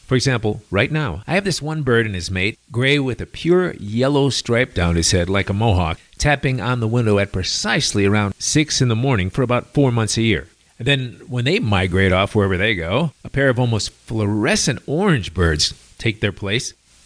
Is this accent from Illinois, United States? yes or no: yes; Chicago, Illinois, United States; I'm from Chicago, and remember when I was in grade school, during the dead of winter, sometimes the sun would set at 4:30 in the afternoon